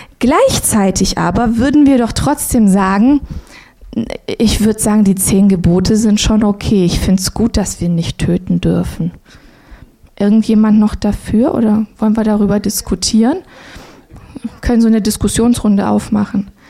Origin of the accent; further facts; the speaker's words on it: Baden-Württemberg, Germany; Ich bin ja im Schwabenland aufgewachsen, gell? Und da wird geschafft, du.